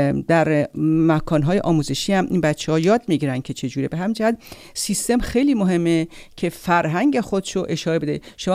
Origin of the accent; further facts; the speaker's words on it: Iran; moved away; میدونین من خودم چون در ایران بزرگ شدم، هنوز یه مقدار اون فرهنگ رو با خودم دارم میکشم